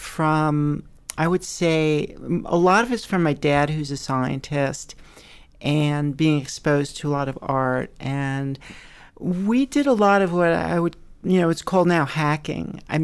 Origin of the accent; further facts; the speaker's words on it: Ossining, New York, United States; I'm originally from, I was born in New Jersey, brought up in Ossining, New York, which is home of Sing Sing Prison.